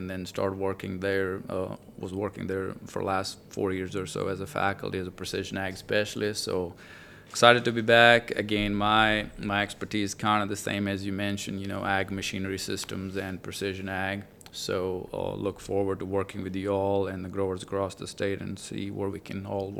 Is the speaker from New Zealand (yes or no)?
no; India; now in United States; But, I'm not from Wiregrass, but I'm from India.